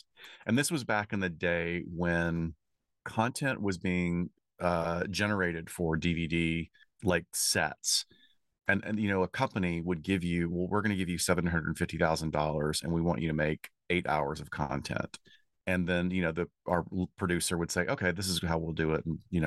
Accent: Alabama, United States; also born or lived in Chicago; now in Los Angeles, United States; I came to LA back in 1987. I had been in Chicago for a few years. I grew up in Alabama.

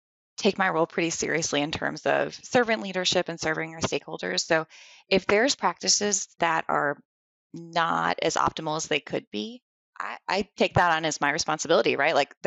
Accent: St. Cloud, Minnesota, United States; So I'm originally from Minnesota. I grew up in St. Cloud, Minnesota, which is on the Mississippi River, about 3 hours from the headwaters.

